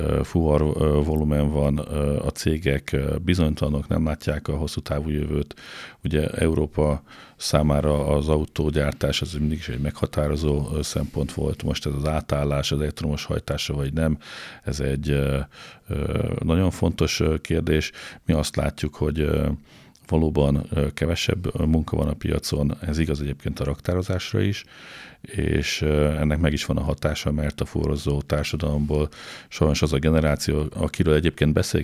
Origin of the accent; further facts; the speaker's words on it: Szombathely, Vas, Hungary; Igen, én lokálpatrióta vagyok, itt születtem, itt élek, és itt is szeretnék meghalni, ez nem is kérdés.